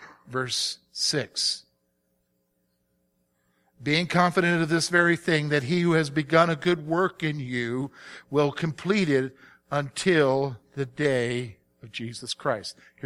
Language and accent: English; the South, United States; You know, I'm from the South. I grew up in the South. And I don't ever recall hearing this phrase until I moved to Pennsylvania.